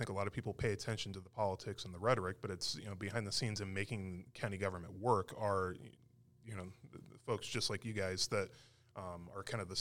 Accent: Arizona, United States; moved away as an adult; I'm from Arizona originally, and I spent most of my first 10 years or so as a newspaper editor. We moved to North Carolina in the spring of 2017

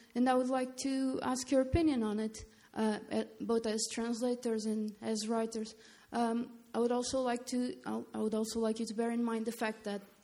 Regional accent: Portugal; English is a second language; I come from Portugal

